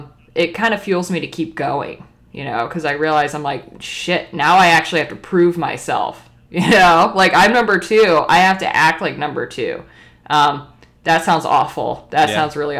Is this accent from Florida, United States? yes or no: yes; Florida, United States; I born and raised in Florida, and I gotta tell you, growing up there was tough because I always felt like there's more than this.